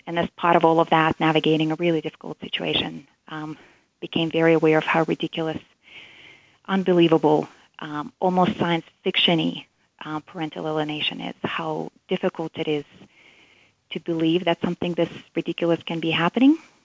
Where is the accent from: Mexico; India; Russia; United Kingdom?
Russia; now in United States; I grew up in Russia during the time of the Soviet regime collapse